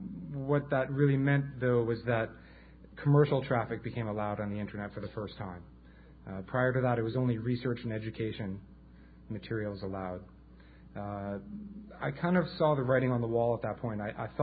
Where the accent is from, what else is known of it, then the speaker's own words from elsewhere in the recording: Manhattan, New York, United States; I am a native New Yorker. I grew up in Manhattan.